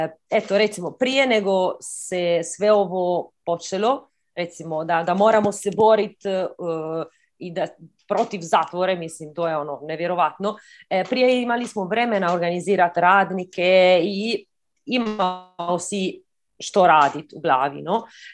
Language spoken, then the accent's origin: Croatian; Modena, Emilia-Romagna, Italy; Croatian is a second language; ja sam iz Modene, tako sjeverna Italija